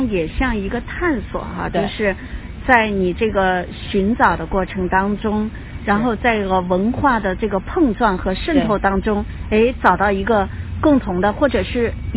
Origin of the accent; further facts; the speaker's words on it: China; 我们中国人其实中国人也不是每个人都看得懂京剧。